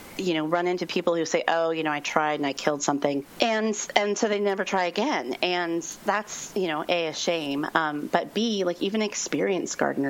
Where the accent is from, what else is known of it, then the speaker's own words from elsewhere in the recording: California, United States; I grew up in Northern California, so I always think of it as like the gold season